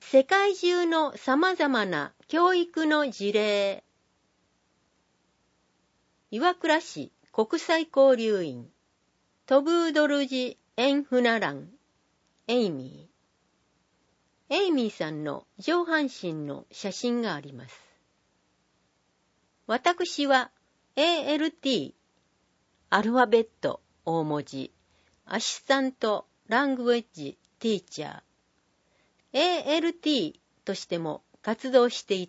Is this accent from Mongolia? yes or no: yes; Mongolia; Japanese is a second language; 例えば、私のふるさとのモンゴルでは、学校は9月1日の知識の日から始まります。